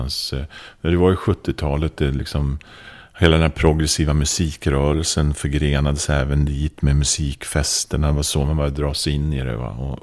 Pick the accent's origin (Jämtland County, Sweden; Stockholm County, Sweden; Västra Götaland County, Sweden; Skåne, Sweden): Jämtland County, Sweden; Östersund; Ja, jag spelade när jag var ung hemma i Östersund.